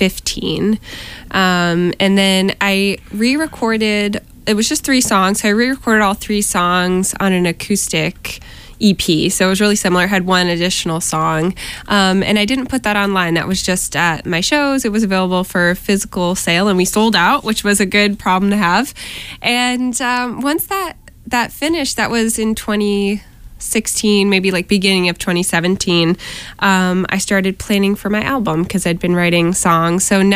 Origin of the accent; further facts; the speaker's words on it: Connecticut, United States; now in Boston, United States; I'm from Connecticut, so a lot of my fan base or friends and family are based there. And then, of course, I've been in Boston for 7 years, so I know a lot of people here, too.